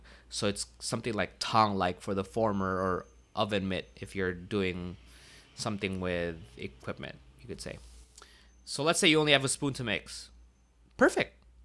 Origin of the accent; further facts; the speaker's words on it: Philippines; I think as a Filipino, vinegar is like a key component to our cuisine.